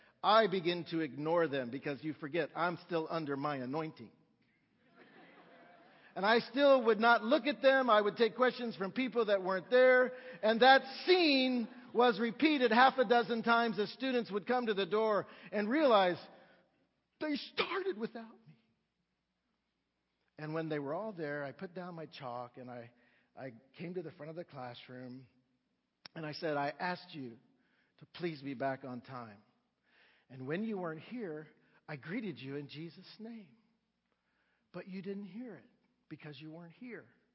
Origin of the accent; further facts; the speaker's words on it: United States; And because I'm American, I got back to class a few minutes early.